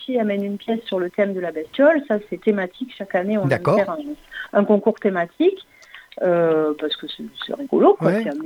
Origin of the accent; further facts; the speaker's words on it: Viols-le-Fort, Occitanie, France; Ben, il y en a de Prades, moi je suis de Viol-le-Fort.